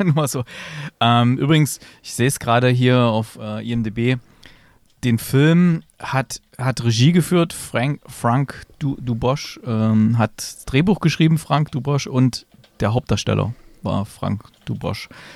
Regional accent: Germany; Hier steht Nationalität französisch. Na gut, das habe ich ja auch. Trotzdem bin ich Deutscher.

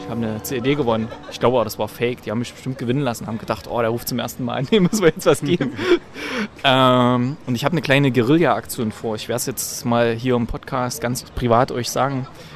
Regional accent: Thuringia, Germany; Nein, das ist erstens nicht meine alte Heimat, Dresden. Ja, das ist ja Sachsen und ich komme ja aus Thüringen.

